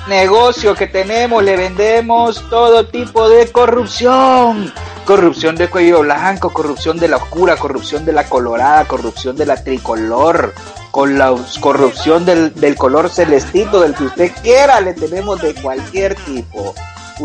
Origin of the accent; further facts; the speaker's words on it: Cuba; Yo lo que te voy a hablar ahorita es como cubano, como representante de esa gran nación, esa patria